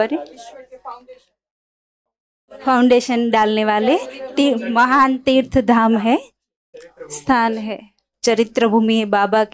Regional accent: Surat, Gujarat, India; मैं गुजरात से सूरत से आई हूँ।

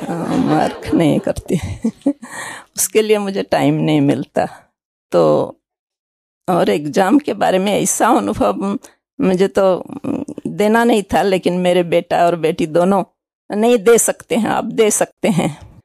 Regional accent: Bangalore, Karnataka, India; मैं बेंगलोर से हूँ, डॉक्टर रामिया दीदी का स्टूडेंट।

